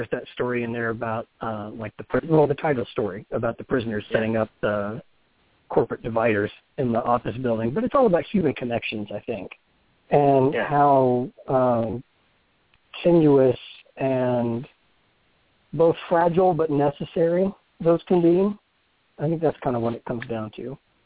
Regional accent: Texas, United States; I grew up in Texas.

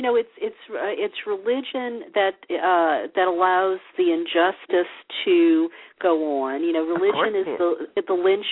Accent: New Orleans, Louisiana, United States; now in California, United States; I grew up in the South. I grew up in a Catholic bubble.

